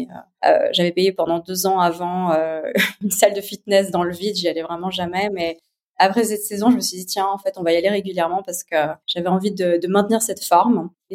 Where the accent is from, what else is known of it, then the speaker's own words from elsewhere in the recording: Geneva, Switzerland; born there; Alors, je suis née à Genève, j'ai 36 ans